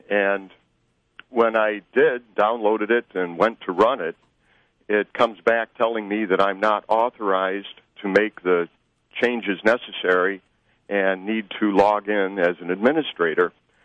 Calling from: Albion, New York, United States; I'm calling from wonderful Albion, New York.

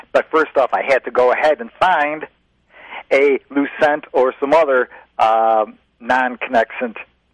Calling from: Greece, New York, United States; I'm calling from Greece, New York.

